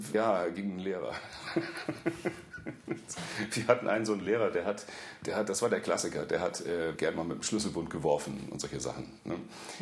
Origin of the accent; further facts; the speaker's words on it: Hamburg, Germany; Ich komme ja nicht direkt aus Wilhelmsburg. Genau genommen komme ich aus Waltershof. Ja, Waltershof und Neuhof, das sind zwei verschwundene Viertel in Wilhelmsburg.